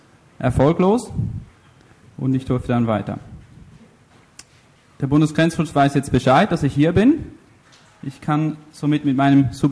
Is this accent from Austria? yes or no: no; Italy; German is a second language; now in Switzerland; Ich bin Italiener, lebe in der Schweiz, habe am 11. September Geburtstag